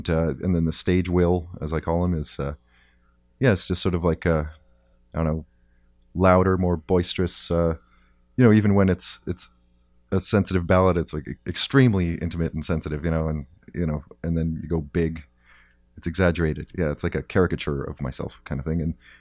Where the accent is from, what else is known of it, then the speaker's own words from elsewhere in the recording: Timmins, Ontario, Canada; also born or lived in Sudbury; now in Hamilton, Canada; I grew up in Timmins, Ontario, South Porcupine, actually, which is like a small mining town just outside of Timmins. And then spent the better part, and I do mean the better part of my 20s in Sudbury, and I still go back every season or so.